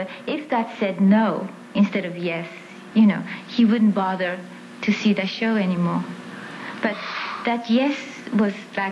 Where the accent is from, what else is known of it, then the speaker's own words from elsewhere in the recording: Tokyo, Japan; I mean, I come from Tokyo and all that, you know.